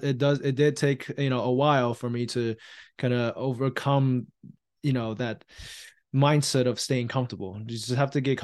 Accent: Taiwan; I was born and raised in Taiwan, and with the saver's mentality, that's how I was raised by my parents.

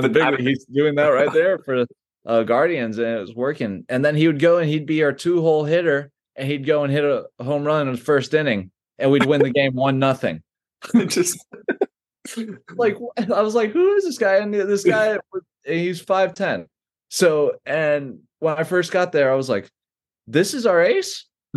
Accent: Miami, Florida, United States; I grew up in Miami, so we never have any snow, but I've been snowboarding 3 times

